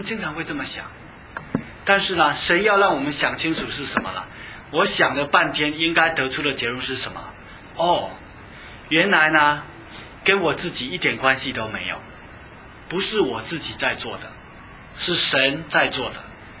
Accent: China; 我们中国人打仗的时候经常说一句话

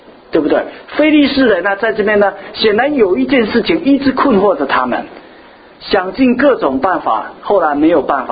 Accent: China; 好像我们中国人在日本帝国主义的欺负下，一直没有办法脱离

